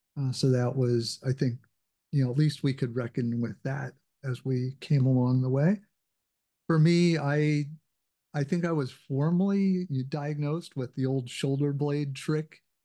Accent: Minnesota, United States; now in Alexandria, United States; as I said, I've lived here in Alexandria, but I grew up in Minnesota.

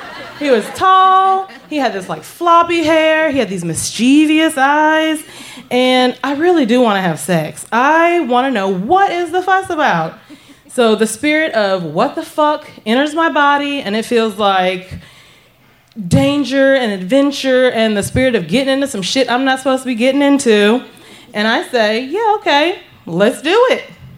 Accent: the South, United States; The small town that I grew up in the South was not conducive to any fantasies of being a teenage whore that I may have had.

